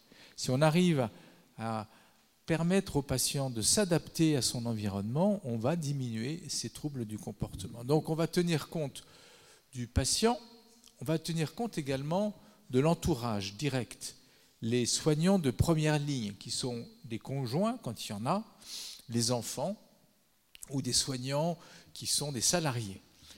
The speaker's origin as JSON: {"language": "French", "town": "Paris", "region": "Île-de-France", "country": "France", "said": "je suis parisien"}